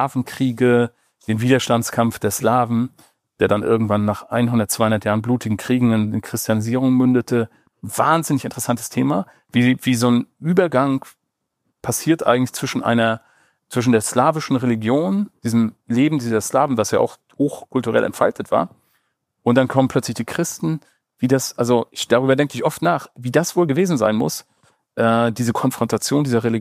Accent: Northern Germany, Germany; Also, als Norddeutscher muss ich sagen

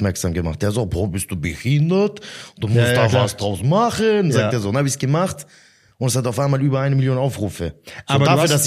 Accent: Eislingen, Baden-Württemberg, Germany; Aus Eislingen bei Göppingen.

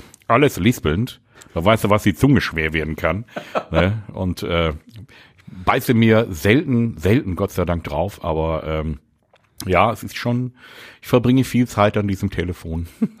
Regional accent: Willingen, Hesse, Germany; ich komme aus Willingen. Und aus dem wunderschönen Willingen, ne? Skispringen und der ganze Kram

